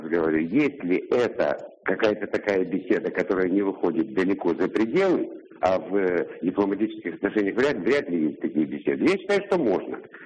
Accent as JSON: {"language": "Russian", "town": "Perm", "region": "Perm Krai", "country": "Russia", "said": "я тоже из Перми."}